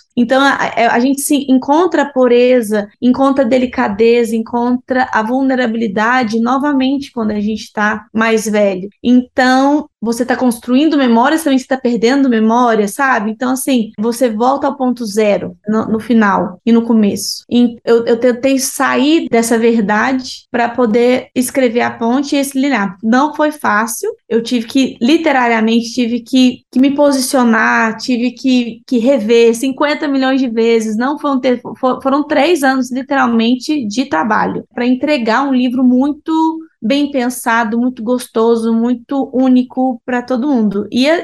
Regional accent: Brazil; principalmente nós, né, somos brasileiros

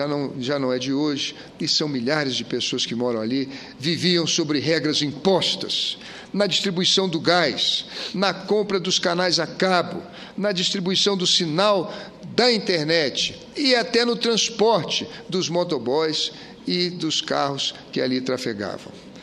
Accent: Rio de Janeiro, Brazil; devolveu ao povo da minha terra uma cidadania que havíamos perdido, uma esperança que já não tínhamos mais. Hoje, o povo do Rio consegue deslumbrar nos horizontes da esperança a construção da cidade maravilhosa

